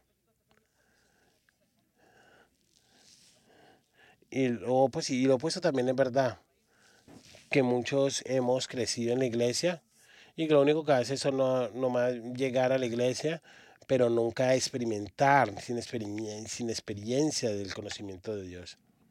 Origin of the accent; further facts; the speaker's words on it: Australia; Yo nací y crecí en Australia